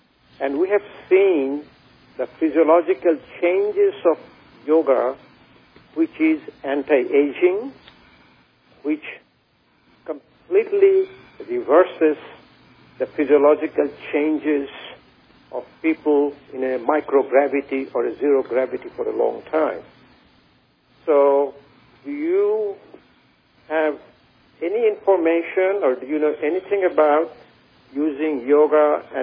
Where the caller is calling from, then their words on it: Norfolk, Virginia, United States; I'm calling from Norfolk, Virginia.